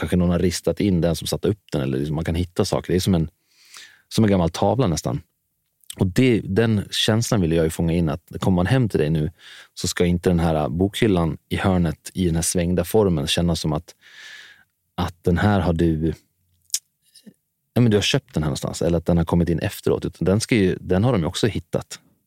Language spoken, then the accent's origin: Swedish; Dalarna County, Sweden; now in Stockholm, Sweden; jag kommer från Dalarna, så har jag ju alltid haft en stor gård att springa runt på. Men när man flyttar till Stockholm